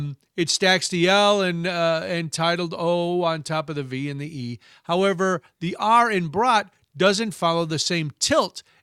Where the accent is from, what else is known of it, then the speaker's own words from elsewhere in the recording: Midwest, United States; which I know it's brat because I'm from the Midwest and I eat brats